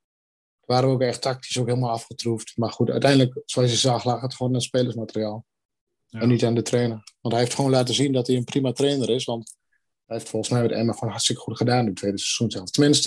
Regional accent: Netherlands; Ik ben Nederlander en ik volg mijn land gewoon.

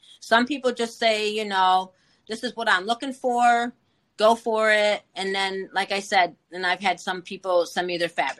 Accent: Johnstown, New York, United States; No, I'm originally from New York.

